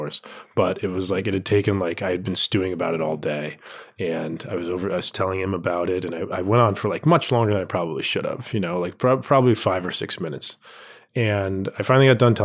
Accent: Tucson, Arizona, United States; I'm from Tucson, Arizona, and one of my best friends in the world is this guy, Chris, and he owns a hair salon in Tucson.

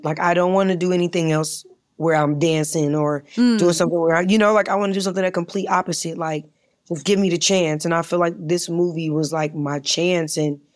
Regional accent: New York, United States; because I'm a hustler, you know, I'm from New York.

